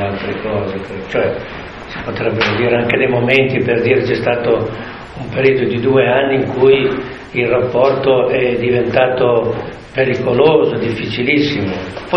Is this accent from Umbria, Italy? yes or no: no; Emilia-Romagna, Italy; io sono un emiliano, quindi lui abitava a Pove, io invece abito a Comacchio